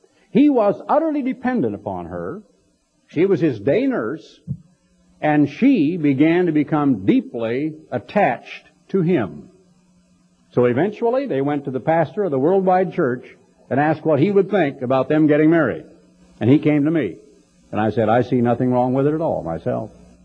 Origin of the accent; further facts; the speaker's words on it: Oregon, United States; Of course, I grew up in Oregon. And on my grandmother's farm were three kinds of apples, both black and English walnuts.